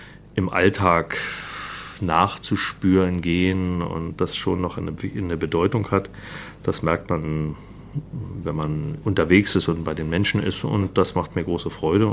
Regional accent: Guben, Brandenburg, Germany; Bin Lausitzer, stamme aus Guben, verheiratet, 2 Kinder.

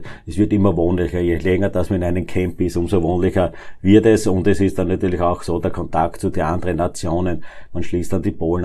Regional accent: Lower Austria, Austria; bei uns in Österreich. Ich komme aus dem Bezirk Neunkirchen

